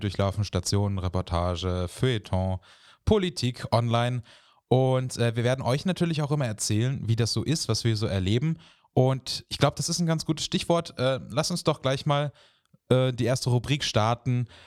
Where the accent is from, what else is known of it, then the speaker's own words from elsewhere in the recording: Mecklenburg-Vorpommern, Germany; ich komme eigentlich aus Mecklenburg-Vorpommern, habe in Frankfurt am Main Philosophie studiert